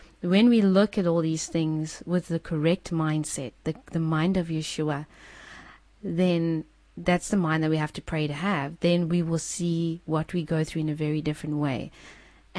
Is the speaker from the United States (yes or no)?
no; South Africa; We South Africans, I don't know how it is overseas. I'm South African and talk about South African.